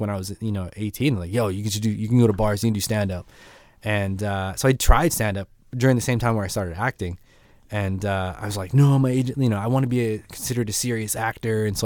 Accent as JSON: {"language": "English", "town": "Calgary", "region": "Alberta", "country": "Canada", "tie": "born or raised there", "also_born_or_lived": "Brandon / Edmonton", "lives_now": "Winnipeg, Canada", "said": "No, I'm actually from Brandon. I was born in Brandon, raised in Calgary, and then for a little while I lived in Edmonton. And then since then, I've been kind of bouncing around quite a bit until I found Winnipeg."}